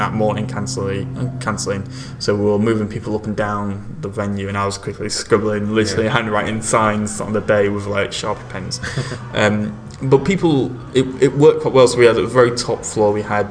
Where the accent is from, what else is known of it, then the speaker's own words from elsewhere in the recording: England, United Kingdom; because I'm English, so I don't know what the American places are like